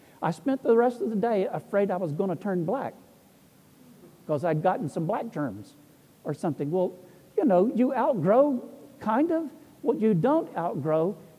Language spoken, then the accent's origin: English; the South, United States; I was raised in the Jim Crow South. I mean, I was raised a racist.